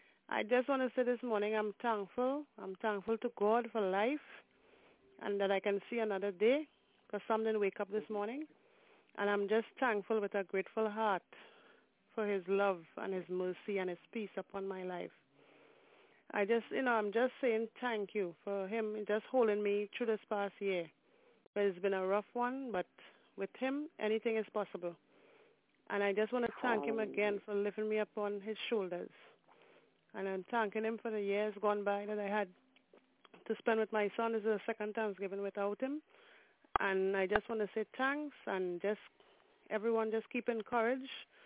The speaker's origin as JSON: {"language": "English", "country": "Trinidad & Tobago", "said": "Originally Trinidad and Tobago."}